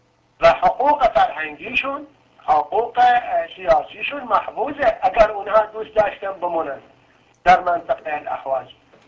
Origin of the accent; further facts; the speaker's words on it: Ahvaz, Khuzestan, Iran; حتی به عنوان یک احوازی میخواییم بمونیم